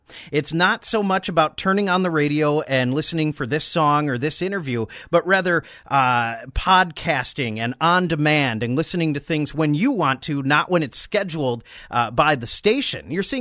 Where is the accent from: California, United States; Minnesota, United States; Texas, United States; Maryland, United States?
Minnesota, United States; Minneapolis; So I'm from Minnesota, from Minneapolis originally. I grew up there.